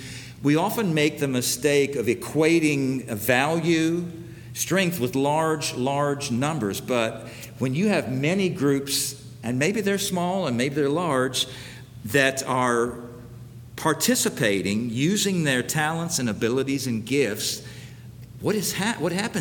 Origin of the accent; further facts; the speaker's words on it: United States; If you step back as an American, you can see some things about Americans.